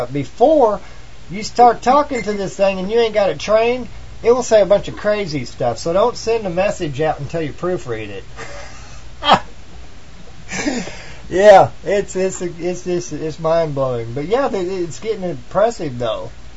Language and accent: English; Missouri, United States; Like, I'm from Missouri, so sometimes when I talk, I sound funny or something like that. I sound like a redneck.